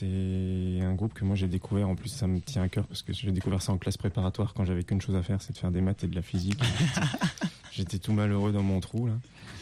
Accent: Clermont-Ferrand, Auvergne-Rhône-Alpes, France; also born or lived in Iceland; Je suis originaire de Clermont-Ferrand à moitié et d'Islande à moitié.

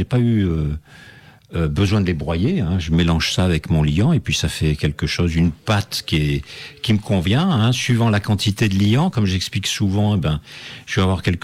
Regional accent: Algiers, Algiers Province, Algeria; also born or lived in Toulon, France; Pour moi, je suis né à Alger, ouais, parce que enfin, je suis né sur le papier, je suis né à Toulon.

